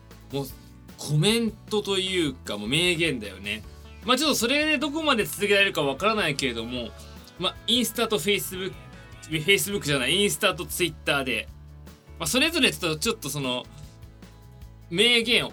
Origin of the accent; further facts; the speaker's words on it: Tokyo, Japan; 今31歳ですね。東京生まれ、東京育ち、はい、もうめちゃくちゃ都会っ子ですね。